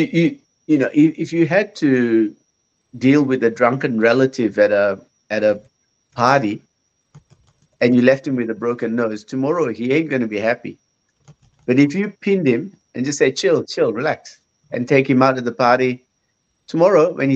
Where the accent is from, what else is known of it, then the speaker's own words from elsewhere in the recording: Malaysia; Growing up in Malaysia, you know, training Aikido